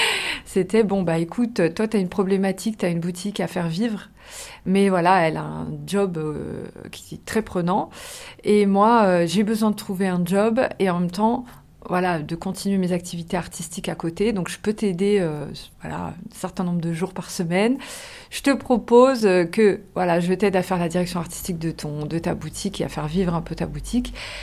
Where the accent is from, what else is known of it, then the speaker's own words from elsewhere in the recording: France; born there; je suis née en France, j'ai peu connu ma culture